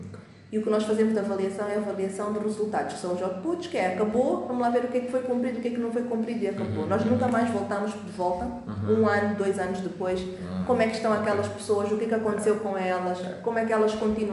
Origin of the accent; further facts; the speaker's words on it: Mozambique; temos que, talvez como moçambicanos ou agentes, todos nós do ecossistema, temos que ser um bocadinho mais proativos nisto de partilha.